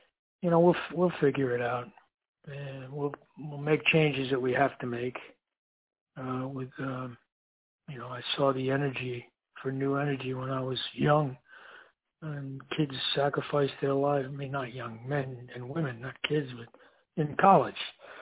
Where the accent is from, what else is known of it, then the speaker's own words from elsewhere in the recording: United States; as an American and in different parts of the world